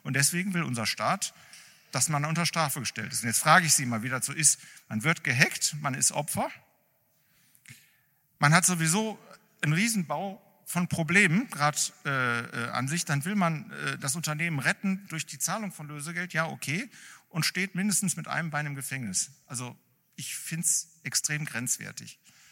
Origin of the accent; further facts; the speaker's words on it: Düsseldorf, North Rhine-Westphalia, Germany; als Düsseldorfer darf ich das sagen